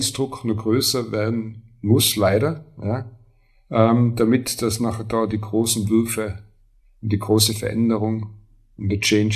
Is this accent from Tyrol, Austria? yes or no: yes; Leutasch, Tyrol, Austria; ich bin in Leutasch aufgewachsen, ich bin so aufgewachsen, eben mit Vereinsleben